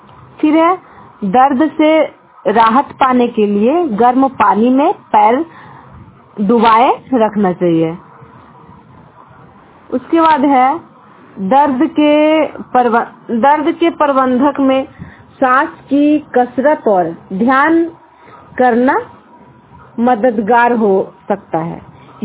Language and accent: Hindi; Nardiganj, Bihar, India; और मैं नारदीगंज ब्लॉक से बिलोंग करती हूँ